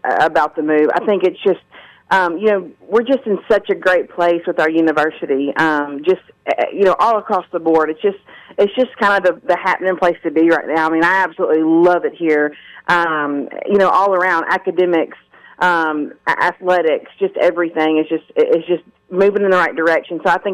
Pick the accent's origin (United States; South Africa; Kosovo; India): United States; Nashville, Tennessee; also born or lived in Kentucky; You know, I'm from Nashville, Tennessee, but my first head coaching job was in Kentucky